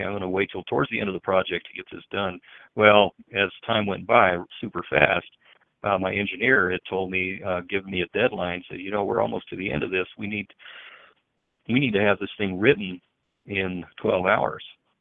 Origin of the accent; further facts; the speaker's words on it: Denver, Colorado, United States; Well, I am a Denver native, you know, born and raised in the Denver area.